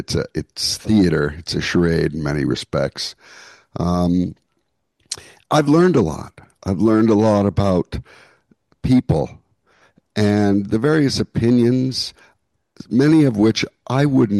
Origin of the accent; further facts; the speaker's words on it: Canada; now in United States; I personally, between you and I, I'm Canadian. I'm still Canadian. I never did get my U.S. citizenship like my brother, so I too have never voted.